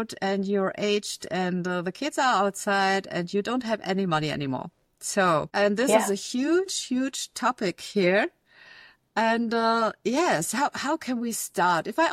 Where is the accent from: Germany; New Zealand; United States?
Germany; if I listen to women here in Germany, I'm from Germany